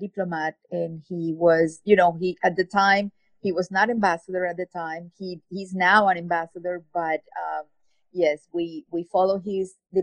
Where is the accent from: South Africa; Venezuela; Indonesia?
Venezuela; now in France; the first thing that I learned when I moved to France was that, you know, growing up in Venezuela, we are very mixed.